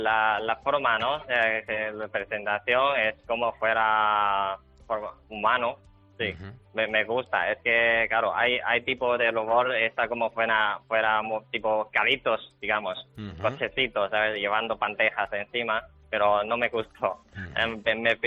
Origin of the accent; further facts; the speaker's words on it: China; Spanish is a second language; now in Spain; Sí, soy de China.